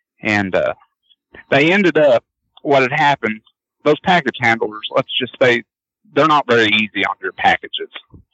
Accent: Arkansas, United States; I'm 13 miles from Oklahoma, but I've been in Arkansas my whole life. Hmm. So 44 years.

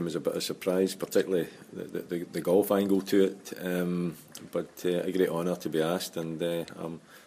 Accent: Glasgow, Scotland, United Kingdom; I'm from Glasgow myself. I know that the work that's went in down there to the infrastructure to the east end of Glasgow, and that's where I come from as well.

